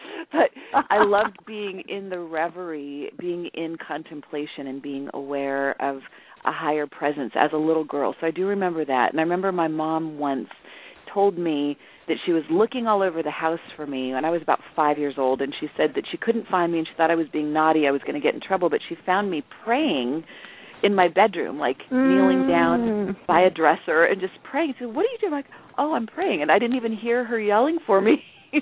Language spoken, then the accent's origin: English; Los Angeles, California, United States; I'm a city girl. I was raised in East LA, so nature was like an anomaly to me.